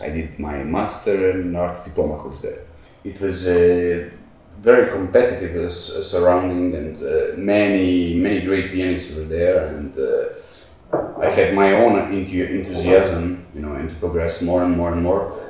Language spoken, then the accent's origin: English; Loznica, Mačva District, Serbia; English is a second language; moved away as an adult; also born or lived in Belgrade, Serbia / London, United Kingdom; My primary music education was here in my hometown, Loznica.